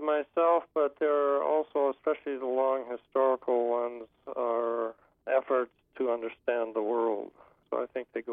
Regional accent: Marshall, Minnesota, United States; I grew up in southwestern part of Minnesota, Marshall, Minnesota.

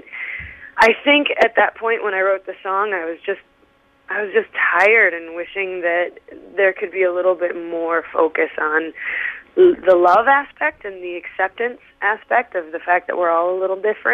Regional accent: Detroit, Michigan, United States; I'm from Detroit, so I grew up with gospel music, so I think there's a little bit of gospel, you know, in that song as well.

